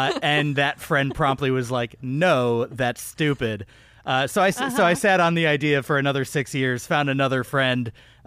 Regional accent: Austin, Texas, United States; I spent a large part of my childhood in Austin, Texas, where there's just a ton of Chili's around

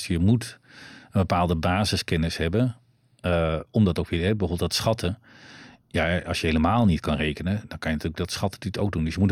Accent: Gelderland, Netherlands; Terwijl toen ik jong was, ik kom uit de Achterhoek.

